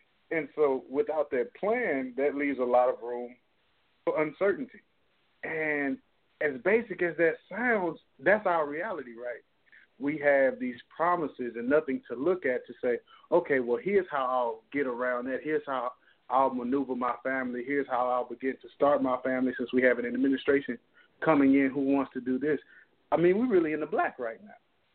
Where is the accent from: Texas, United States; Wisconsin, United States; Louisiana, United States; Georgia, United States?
Texas, United States; I'm from the South, you know. I'm born and raised in Texas